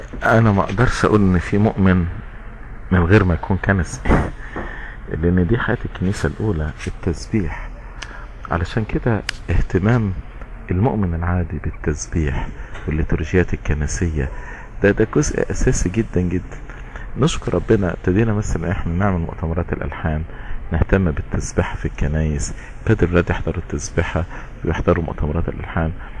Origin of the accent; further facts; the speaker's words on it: Egypt; مش احنا راجعين من مصر